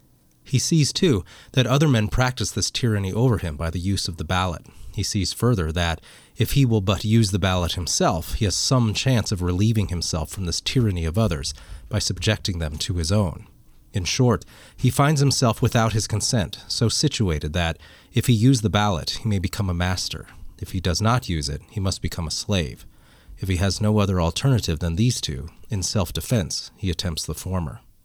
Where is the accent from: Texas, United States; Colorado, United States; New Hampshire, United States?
Colorado, United States; In my home state of Colorado, all voting is by mailed paper ballots.